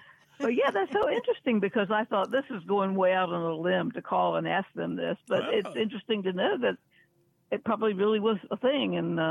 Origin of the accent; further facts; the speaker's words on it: Chesapeake, Virginia, United States; from Chesapeake, Virginia.